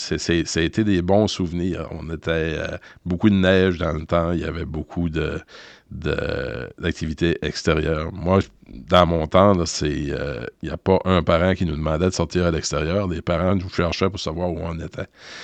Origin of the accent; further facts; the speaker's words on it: Carleton-sur-Mer, Quebec, Canada; Premièrement, je suis originaire de la Gaspésie. Je suis né à la fin des années 60 dans un village qui s'appelle Carleton. C'est Carleton-sur-Mer, ça a été fusionné.